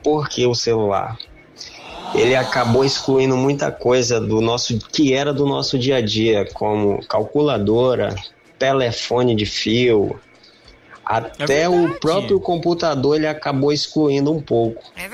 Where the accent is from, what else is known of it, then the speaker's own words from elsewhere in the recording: Rio de Janeiro, Brazil; sou aqui do Rio.